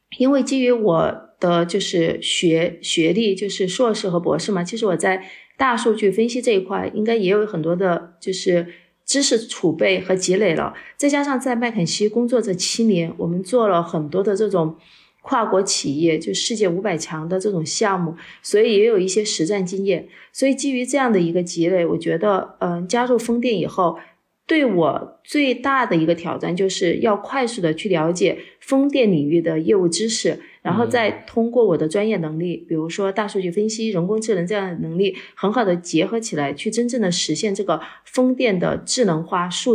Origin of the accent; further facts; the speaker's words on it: Chongqing, China; 就回到了重庆，因为重庆是我的家乡，就是我是我父母的独生女儿，再加上重庆又是我的家乡